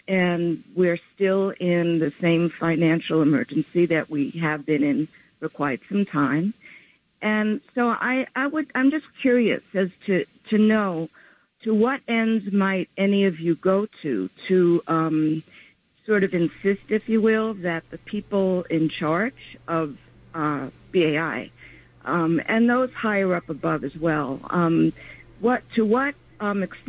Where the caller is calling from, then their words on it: Brooklyn, New York, United States; I'm calling from the People's Republic of Brooklyn